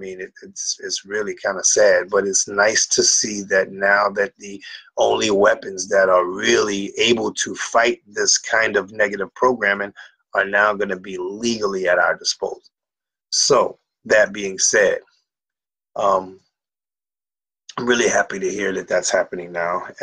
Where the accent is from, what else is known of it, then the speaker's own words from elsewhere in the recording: United States; And I mean, it's sad to say this as an American